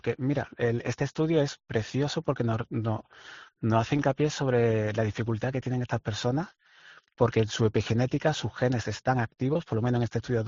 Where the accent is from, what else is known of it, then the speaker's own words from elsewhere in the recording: Andalusia, Spain; Yo vengo de un pueblo de Cádiz